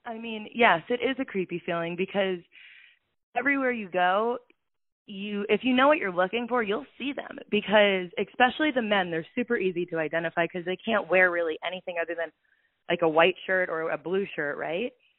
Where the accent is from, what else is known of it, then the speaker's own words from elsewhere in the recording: Florida, United States; okay, so I'm from Florida.